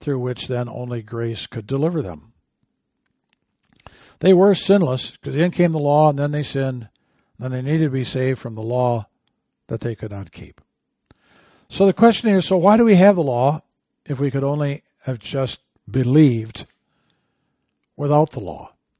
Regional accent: Michigan, United States; I grew up in Michigan. I guess you know that by now.

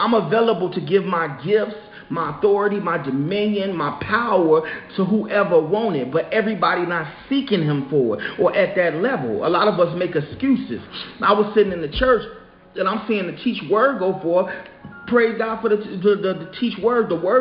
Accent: Chicago, Illinois, United States; now in Florida, United States; was trying to get this big old edifice out there in Chicago. That's my hometown. Y'all know we out here in Florida.

